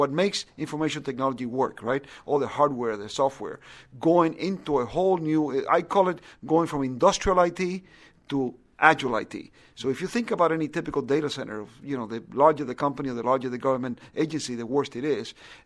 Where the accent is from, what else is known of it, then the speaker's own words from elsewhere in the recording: Miami, Florida, United States; I grew up in Miami. I don't remember Miami being an art capital of the world.